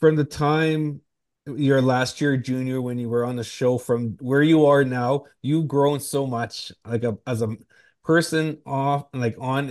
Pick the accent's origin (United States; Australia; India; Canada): Canada; Thunder Bay, Ontario; Like I grew up in Thunder Bay and I always thought it was a good place to grow up.